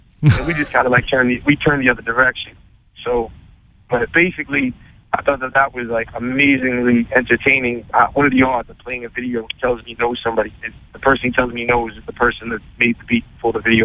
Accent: Massachusetts, United States; because we said we're from Massachusetts

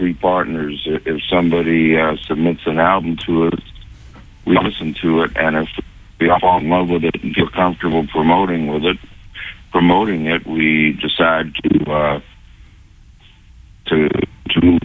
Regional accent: Brookline, Massachusetts, United States; now in North Carolina, United States; I made an album called In North Carolina, which is where I live now, although I'm from Brookline.

